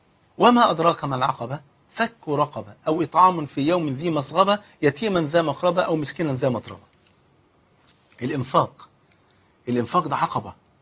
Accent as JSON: {"language": "Arabic", "country": "Egypt", "said": "لذلك حتى المثل عندنا في مصر يقول لك ما يقولك ما تهنش غير على الفقير"}